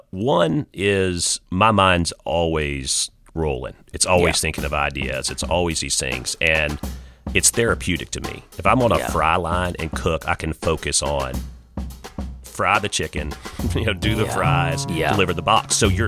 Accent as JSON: {"language": "English", "region": "Louisiana", "country": "United States", "tie": "born or raised there", "said": "I just growing up in South Louisiana, food is so much a part of our culture."}